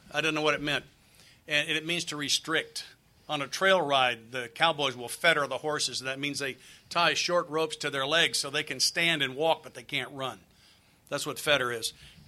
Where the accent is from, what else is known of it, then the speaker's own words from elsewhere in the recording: the South, United States; I can't pray that fast. I'm from the South.